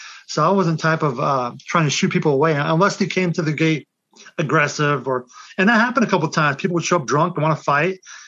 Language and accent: English; Kansas, United States; I was born and raised in Kansas, so going back into a country environment wasn't that big of a deal.